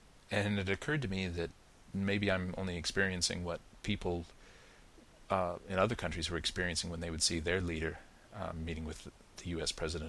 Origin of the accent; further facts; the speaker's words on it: United States; moved away; I can remember growing up in America and all the years that I lived there